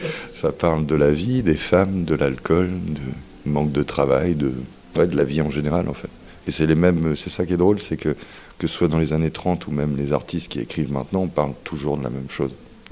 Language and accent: French; Pleumeur-Bodou, Brittany, France; Je suis de Pleumeur, ouais, de L'Omner plus exactement.